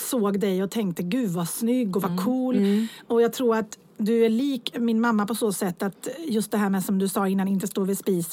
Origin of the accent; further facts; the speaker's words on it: Borås, Västra Götaland County, Sweden; Lidingö, jag kom från Borås.